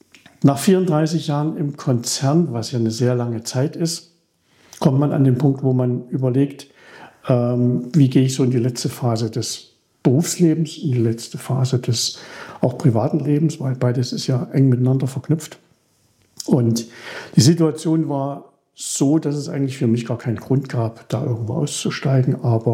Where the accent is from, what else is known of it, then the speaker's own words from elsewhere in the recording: Leipzig, Saxony, Germany; Ich komme aus Leipzig, lebe in Leipzig